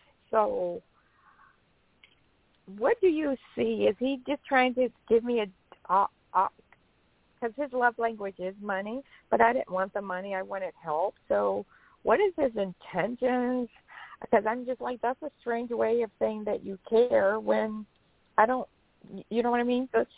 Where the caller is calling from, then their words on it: Georgia, United States; in Georgia.